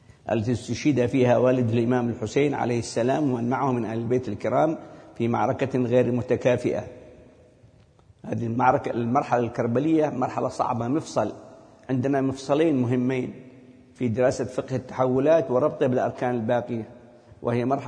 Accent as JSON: {"language": "Arabic", "country": "Yemen", "said": "في بلدنا اليمن مثلا في عندنا عيد يسموه عيد سبتمبر"}